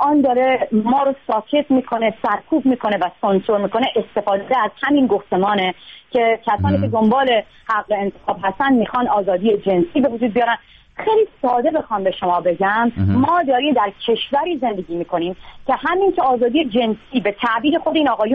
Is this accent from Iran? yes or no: yes; Iran; من به عنوان یک دختری که توی شهرستان بزرگ شدم